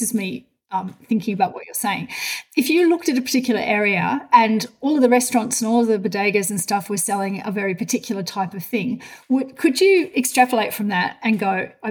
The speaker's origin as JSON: {"language": "English", "country": "Australia", "moved": "as an adult", "lives_now": "Germany", "said": "So when I came from Australia, I really liked, you know, big fruit, and I was shocked at how acidic the wines in my local area. I live in Germany."}